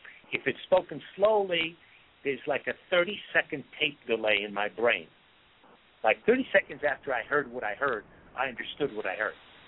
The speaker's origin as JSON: {"language": "English", "region": "Missouri", "country": "United States", "said": "You know, I'm from Missouri. Show me."}